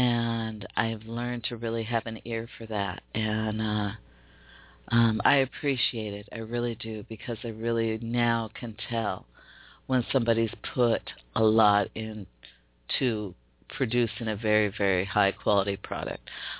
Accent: Seattle, Washington, United States; We have amazing talents right here in my hometown of Seattle, Washington

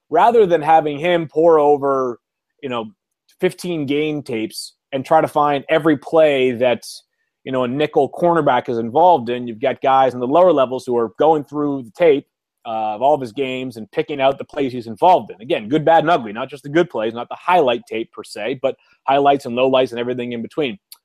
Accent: Boston, Massachusetts, United States; I'm from the Boston area.

